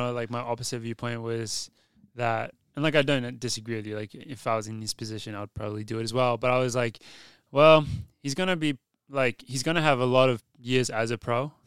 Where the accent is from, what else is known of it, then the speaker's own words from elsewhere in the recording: Australia; As an Aussie athlete